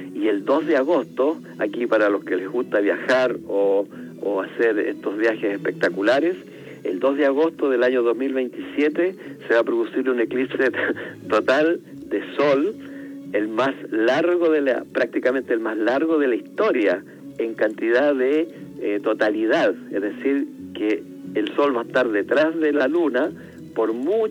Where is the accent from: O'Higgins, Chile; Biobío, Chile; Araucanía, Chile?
O'Higgins, Chile; Rengo; la ciudad de Rengo, que como he tenido varias conferencias en esa ciudad, mi ciudad natal